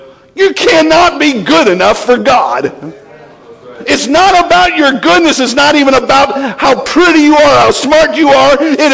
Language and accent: English; Kentucky, United States; I usually say wrestle, but it's wrestle, I think. I'm from Kentucky, forgive me.